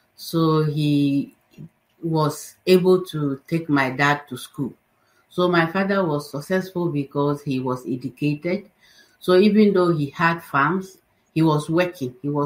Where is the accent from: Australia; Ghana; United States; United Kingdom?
Ghana; northern Ghana; I come from Ghana.